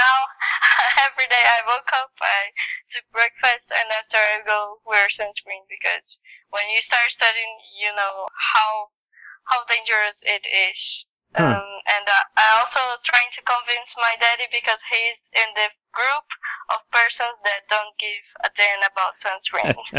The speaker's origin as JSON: {"language": "English", "country": "Brazil", "second_language": "English", "said": "I'm from Brazil, so I have a lot of sun rays."}